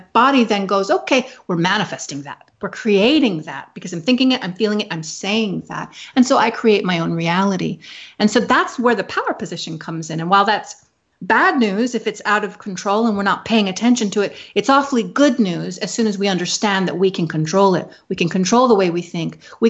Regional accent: Hawaii, United States; Well, you know, I'm from Hawaii. I was born and raised in Hawaii, where we have that leper colony.

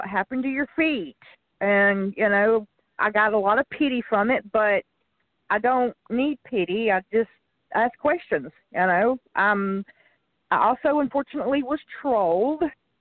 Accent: Georgia, United States; from Georgia. I am so sorry I missed you guys last week.

